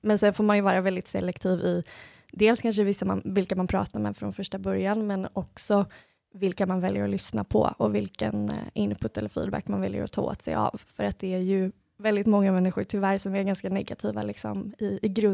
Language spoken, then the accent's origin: Swedish; Gothenburg, Västra Götaland County, Sweden; moved away as an adult; now in Stockholm, Sweden; när vi skulle flytta upp till Stockholm från Göteborg då, där jag kommer ifrån för 1 år sedan som sagt